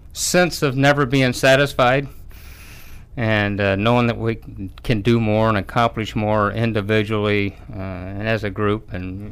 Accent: Radcliff, Kentucky, United States; Yeah, I'm from a little city called Ratcliff, which is right beside Fort Knox.

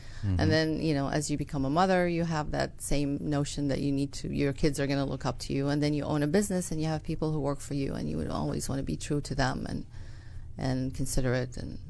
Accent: Iraq; now in United States; I was born in the United States, so I grew up here. My first years of my life were here, but then I went back to Iraq where my parents are from, and I grew up there for a good portion of my life.

